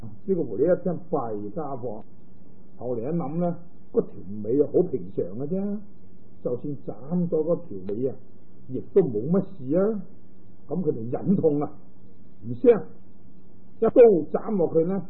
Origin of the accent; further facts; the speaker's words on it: Guangdong, China; 即系我哋广东人话嘅细佬啊。